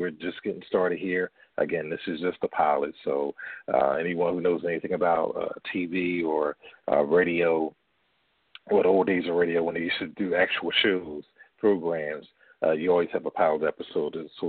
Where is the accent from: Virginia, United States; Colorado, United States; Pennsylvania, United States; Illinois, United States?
Pennsylvania, United States; Philadelphia; I'm a Philly guy. I grew up in West Philadelphia, a few blocks from, let's say … those guys.